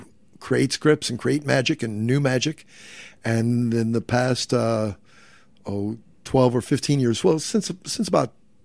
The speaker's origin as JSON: {"language": "English", "region": "the South", "country": "United States", "tie": "born or raised there", "said": "I was raised in the South. I live in the South. I do not understand this white frozen stuff falling out of the sky for no apparent reason."}